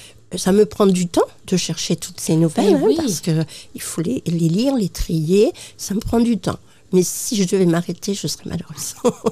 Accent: Normandy, France; alors moi aussi, je suis normande.

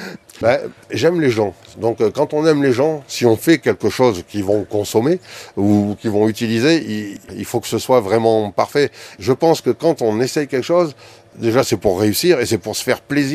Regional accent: Auvergne-Rhône-Alpes, France; also born or lived in Chelles / Morocco / Greece / Paris; Je suis d'origine auvergnate. J'ai passé mon adolescence en Auvergne. Je suis né par accident à Chelles.

